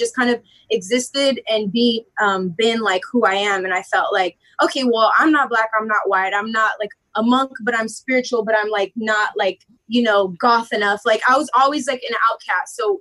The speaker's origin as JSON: {"language": "English", "town": "South Bay", "region": "California", "country": "United States", "tie": "born or raised there", "said": "Growing up in South Bay, my dad's British Jamaican."}